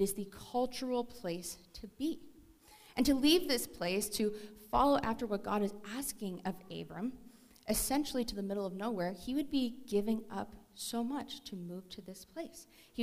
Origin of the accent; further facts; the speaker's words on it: Edmonton, Alberta, Canada; I come from Edmonton.